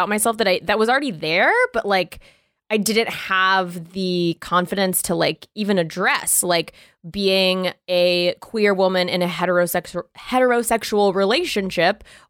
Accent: the South, United States; so I was raised in the South.

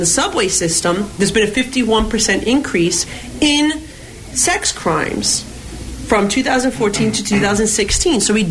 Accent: Staten Island, New York, United States; I was born in Manhattan, grew up in Staten Island, spent most of my summers in Sunset Park, Brooklyn.

